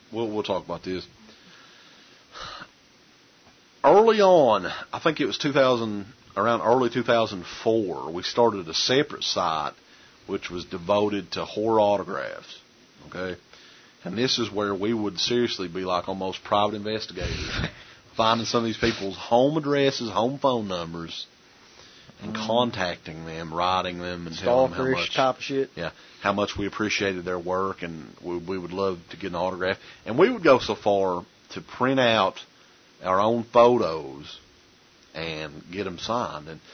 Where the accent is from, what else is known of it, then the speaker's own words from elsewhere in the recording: Kentucky, United States; accent: Southern twang; where we're from the South, we're from Eastern Kentucky, that people would listen, that people would put up with the Southern twang